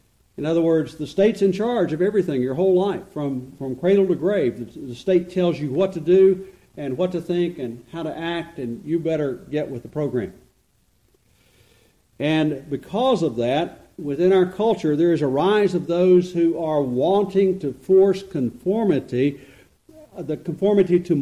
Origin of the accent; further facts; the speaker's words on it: Tennessee, United States; And I am from Tennessee, as you can probably tell.